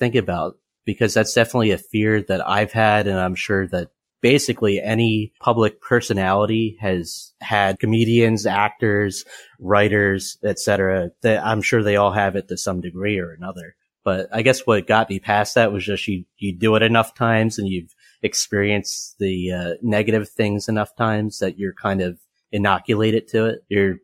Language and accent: English; Philadelphia, Pennsylvania, United States; I'm from the Philly area, follow the Phillies as fanatically as anyone else.